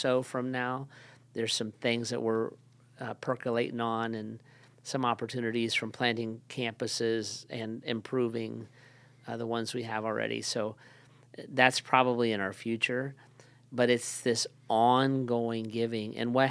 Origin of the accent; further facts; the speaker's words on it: Akron, Ohio, United States; I also say we're from Akron, so we don't have a sugar daddy. we're not in Houston where there's an oil baron.